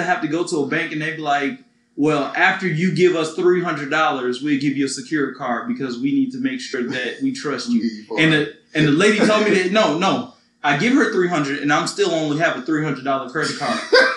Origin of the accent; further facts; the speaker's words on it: Detroit, Michigan, United States; now in Atlanta, United States; I'm from Detroit.